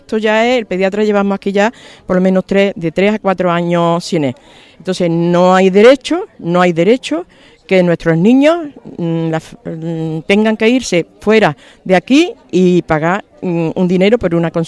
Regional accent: Estepa, Andalusia, Spain; now in Gilena, Spain; aunque llevo aquí muchos años en Gilena, soy de Estepa

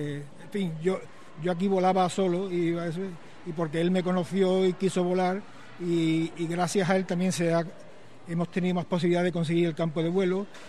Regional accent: Écija, Andalusia, Spain; Nosotros no somos de Sevilla, somos de Ecija. Ecija y después Sevilla.

